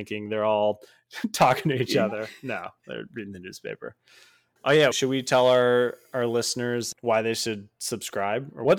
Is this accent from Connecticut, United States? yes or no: yes; Connecticut, United States; back home, my hometown in Connecticut. There's a train that goes into the city